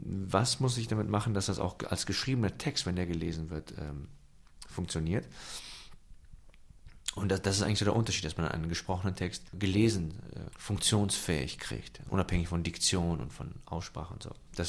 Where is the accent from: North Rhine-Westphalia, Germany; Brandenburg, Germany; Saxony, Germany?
North Rhine-Westphalia, Germany; Cologne; Köln ist meine Heimat.